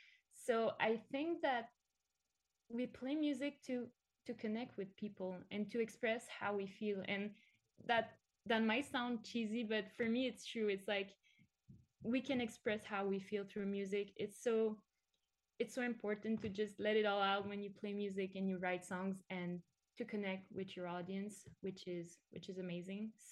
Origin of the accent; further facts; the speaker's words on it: Montreal, Quebec, Canada; we're going to stay pretty close to Montreal for the next year because I want to start out in my hometown and just play shows